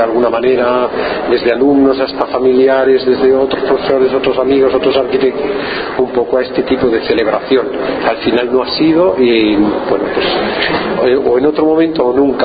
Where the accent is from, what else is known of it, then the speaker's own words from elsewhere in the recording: Cieza, Region of Murcia, Spain; born there; la calle Padre Salmerón, que era donde yo me crié. Sí, bueno, dicen que uno es de donde realmente vio la primera luz, o sea, en este sentido yo soy de Cieza, ¿no? Es decir, es un sitio con el que no tengo ocasión de venir, pero soy de aquí, ¿no?